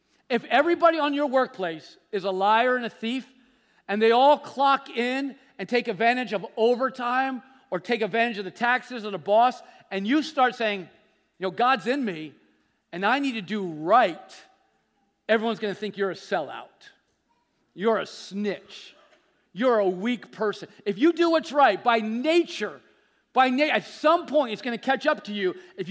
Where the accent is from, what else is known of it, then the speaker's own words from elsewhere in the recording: New Jersey, United States; We're from North Jersey. Don't mess with me. I'm from North Jersey. I got friends from Bayonne.